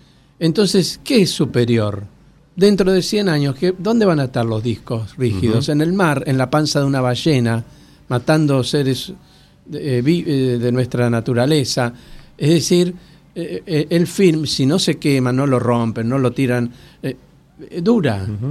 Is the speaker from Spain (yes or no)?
no; Argentina; yo soy argentino, claro